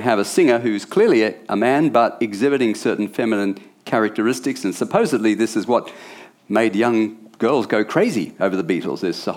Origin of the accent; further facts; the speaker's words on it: England, United Kingdom; born there; I was born in England in the sort of mid-60s